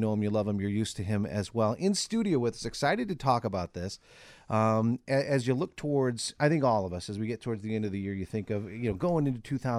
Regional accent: Chicago, Illinois, United States; and then you think to yourself, you know, I'm from Chicago.

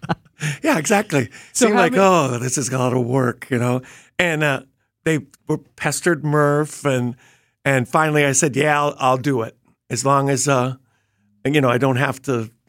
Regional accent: Brookfield, United States; I went back to the garage growing up in Brookfield

